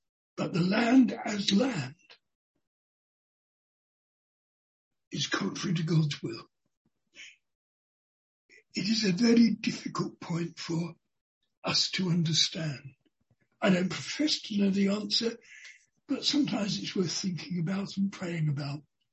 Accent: United Kingdom; if there is any guilt that applies to me because I am British or whatever, please take it away.

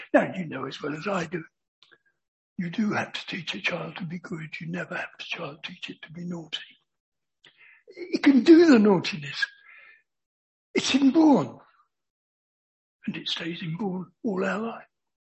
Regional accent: London, United Kingdom; now in Aldeburgh, United Kingdom; I am a Londoner. When I first came to Aldborough, I was amazed that once you got out of the town, there were no lights.

